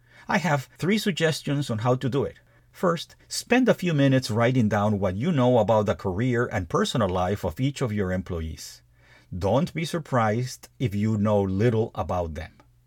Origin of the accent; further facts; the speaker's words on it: Peru; my desire to return to my home country of Peru.